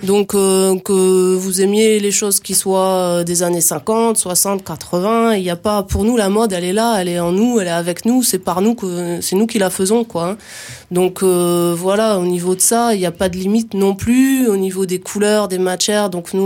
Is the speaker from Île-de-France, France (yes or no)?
no; Hauts-de-France, France; Et je suis ch'ti, moi !